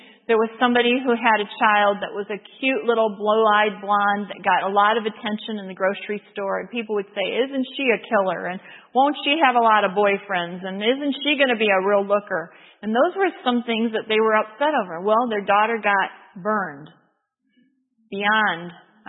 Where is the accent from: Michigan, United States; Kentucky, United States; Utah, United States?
Michigan, United States; Detroit; those church members where I grew up in the Detroit area were always encouraging me.